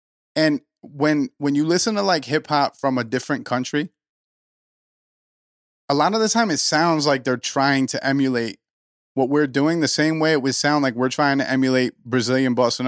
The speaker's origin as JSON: {"language": "English", "country": "United States", "said": "and he thinks that because I'm American"}